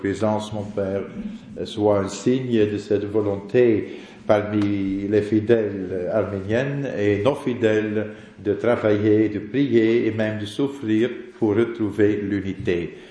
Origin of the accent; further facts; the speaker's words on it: Flanders, Belgium; Et je dois avouer cela malgré le fait que je suis flamand.